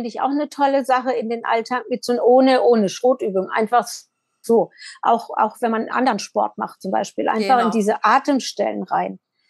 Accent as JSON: {"language": "German", "region": "Baden-Württemberg", "country": "Germany", "also_born_or_lived": "Berlin", "moved": "as an adult", "said": "ich bin aus Baden-Württemberg, habe über 40 Jahre in Berlin gelebt und bin jetzt wieder in meinem alten Elternhaus, aber das wird verkauft und dann ziehe ich wieder nach Berlin."}